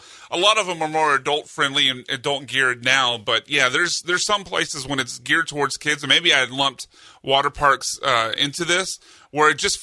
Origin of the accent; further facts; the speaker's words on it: Deer Park, United States; No, like, I remember growing up playing in, because I grew up in Deer Park, and we would play, where we always would play, it was at the community center basketball court